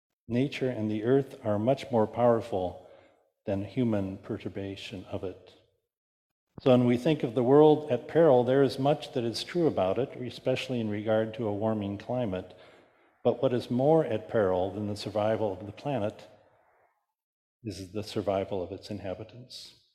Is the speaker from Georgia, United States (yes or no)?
no; South Pasadena, California, United States; I remember growing up in South Pasadena and delivering newspapers in the afternoon